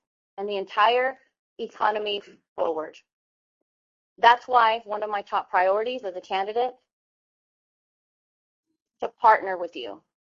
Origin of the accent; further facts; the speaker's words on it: Houston, Texas, United States; Growing up in Houston, Southeast Texas, and now serving in local government as a council member myself